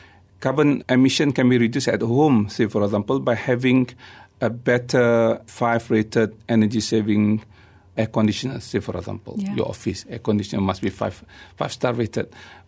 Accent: Negeri Sembilan, Malaysia; I'm very grateful because I'm from Negeri Sembilan personally.

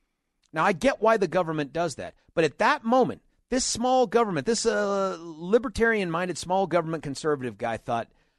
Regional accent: United States; it's offensive to me as an American.

